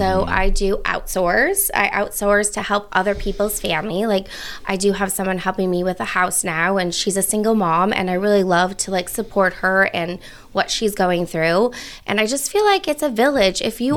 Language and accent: English; California, United States; now in Boise, United States; we were saving to buy something in California. Yes, we're from Cali.